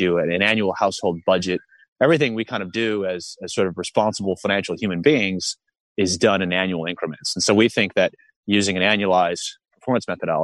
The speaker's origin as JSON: {"language": "English", "country": "United States", "moved": "yes", "lives_now": "Australia", "said": "I'm an American. Have been living in Australia for years."}